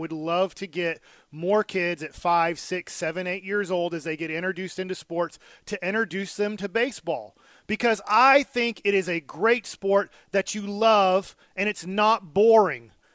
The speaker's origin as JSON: {"language": "English", "town": "Duncanville", "region": "Texas", "country": "United States", "tie": "born or raised there", "said": "call out my friends that I grew up with in Duncanville."}